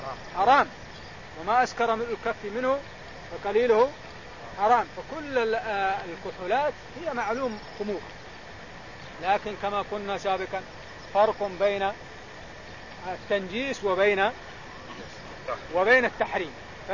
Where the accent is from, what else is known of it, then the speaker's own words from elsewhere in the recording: Saudi Arabia; وعندنا في المملكة العربية السعودية موجود مجموعة منهم